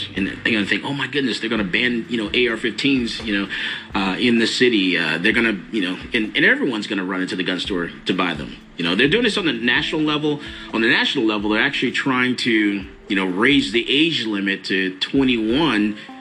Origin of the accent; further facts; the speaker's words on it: United States; So I'm American. I like I'm American.